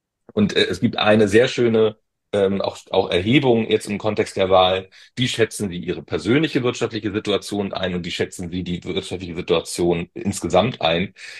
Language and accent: German; East Germany, Germany; kann ich als Ostdeutscher sagen